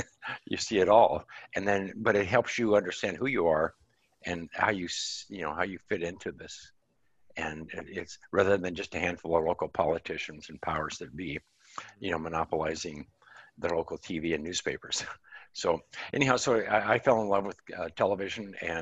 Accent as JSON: {"language": "English", "region": "Montana", "country": "United States", "tie": "born or raised there", "said": "Well, I was raised in Montana and grew up kind of as a cowboy."}